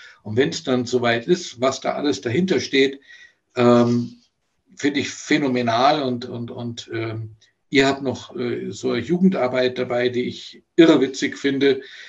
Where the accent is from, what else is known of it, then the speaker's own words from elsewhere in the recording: Bonn, North Rhine-Westphalia, Germany; moved away as an adult; ich bin ja aus Bonn damals weg wegen des Studiums.